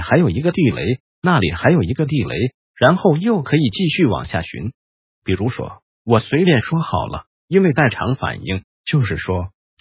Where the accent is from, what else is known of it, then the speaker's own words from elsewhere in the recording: Taiwan; 就你们大陆人没有我们台湾人那么厥阴病，